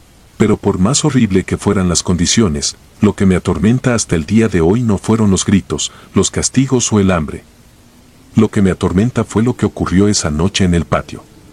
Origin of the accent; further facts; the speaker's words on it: Sinaloa, Mexico; soy de Sinaloa y en ese entonces tenía 26 años.